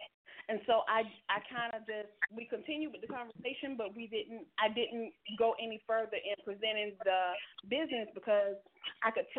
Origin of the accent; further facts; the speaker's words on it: Greenwood, South Carolina, United States; from Greenwood, South Carolina.